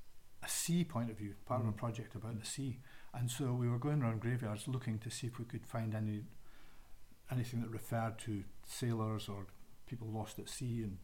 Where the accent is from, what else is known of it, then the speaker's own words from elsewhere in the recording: Eastriggs, Scotland, United Kingdom; I'd always, as a boy, I grew up in Eastrix.